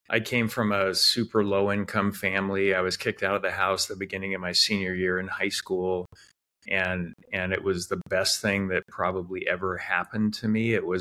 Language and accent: English; Spokane, Washington, United States; I grew up in Spokane, Washington